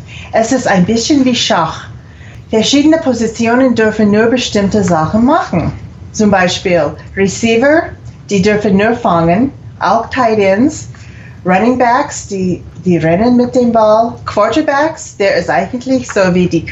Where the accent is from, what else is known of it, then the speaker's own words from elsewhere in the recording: Idaho, United States; Viele in meiner Jugend waren in Idaho 49er-Fans.